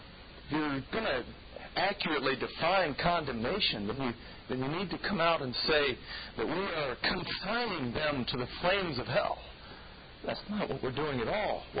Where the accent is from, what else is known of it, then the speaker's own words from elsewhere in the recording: Texas, United States; I know Texans would claim that. I come from Texas.